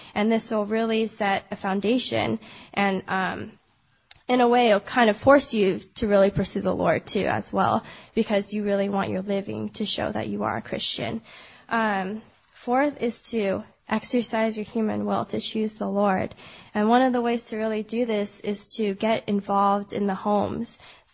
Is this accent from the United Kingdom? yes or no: no; Irvine, California, United States; I'm going to be a third year at the University of Chicago. I grew up in Irvine.